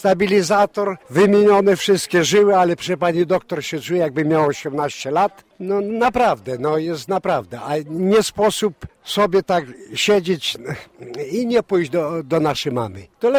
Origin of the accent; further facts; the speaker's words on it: Głubczyce, Opole Voivodeship, Poland; pochodzę z parafii Głubczyckiej, narodzenia Najświętszej Marii Panny.